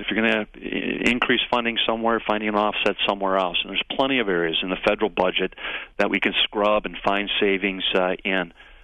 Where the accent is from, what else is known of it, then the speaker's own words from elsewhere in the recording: Wisconsin, United States; I'd like to see my home state in Wisconsin start stepping up